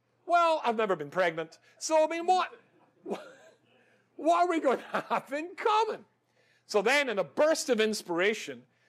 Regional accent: Scotland, United Kingdom; No, I'm completely Scottish.

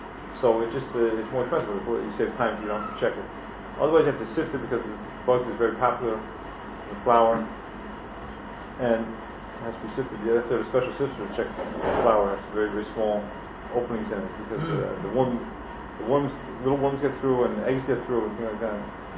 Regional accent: United States; We grew up in America, we learned, you know, the good politician.

